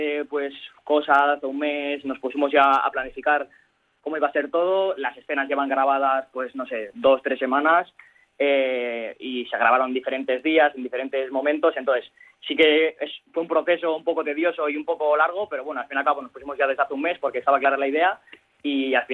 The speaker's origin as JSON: {"language": "Spanish", "town": "Erandio", "region": "Basque Country", "country": "Spain", "said": "somos de Erandio y bueno, siempre nos ha dado facilidades el club"}